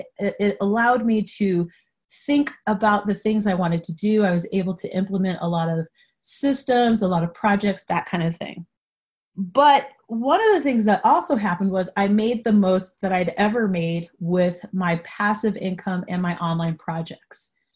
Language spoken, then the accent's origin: English; Boulder, Colorado, United States; When I was a little girl growing up in Boulder, Colorado